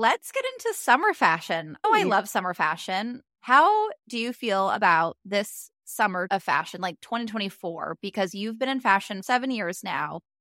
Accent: Chicago, Illinois, United States; I'm a Chicagoan, as many of you know.

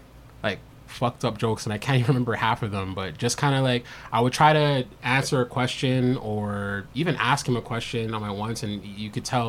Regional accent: Jamaica; When they would find out that I'm Jamaican, and they would, like, try to just, like

